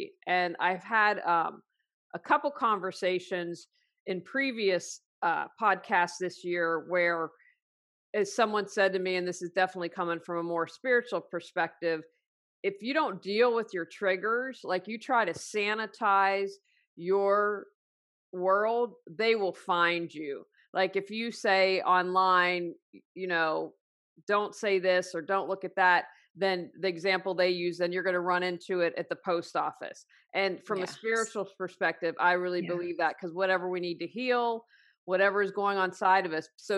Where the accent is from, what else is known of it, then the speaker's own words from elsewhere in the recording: West Virginia, United States; So the state in America where I grew up is in West Virginia